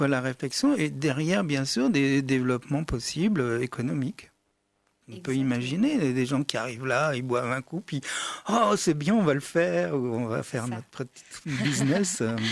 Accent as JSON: {"language": "French", "country": "France", "said": "Ouais, nous on est français aussi."}